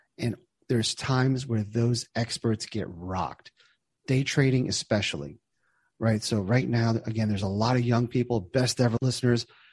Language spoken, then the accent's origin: English; New Jersey, United States; Yeah, Travis, I grew up in New Jersey. A lot of my classmates ended up on Wall Street.